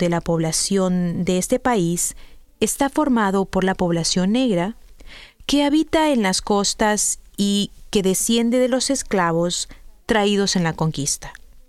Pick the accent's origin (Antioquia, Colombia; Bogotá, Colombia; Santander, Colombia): Bogotá, Colombia; soy de Bogotá, Colombia.